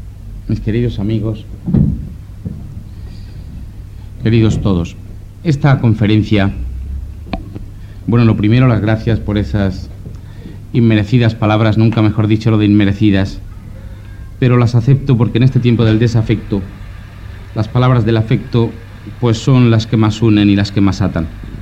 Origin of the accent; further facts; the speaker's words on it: Andalusia, Spain; Yo como andaluz enseguida tuteo a todo el mundo y yo.